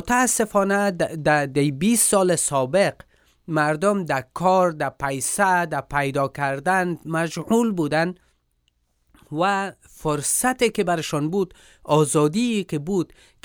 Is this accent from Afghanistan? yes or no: yes; Afghanistan